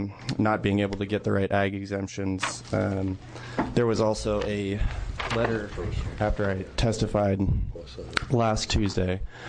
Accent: Oregon, United States; I'm from Deschutes County.

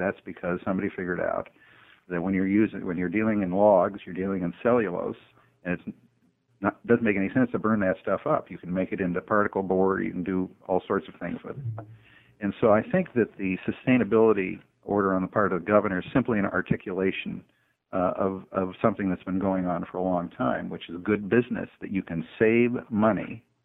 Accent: Los Angeles, California, United States; I grew up in the Los Angeles Basin in the 50s

